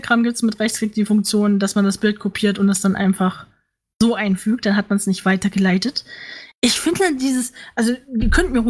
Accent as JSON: {"language": "German", "region": "Thuringia", "country": "Germany", "tie": "born or raised there", "said": "das ist tatsächlich in Thüringen, in meinem Heimatbundesland, der erste Fördance seiner Art."}